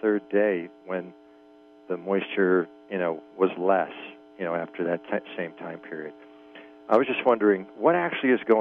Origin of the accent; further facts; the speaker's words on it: New York, United States; I'm from New York.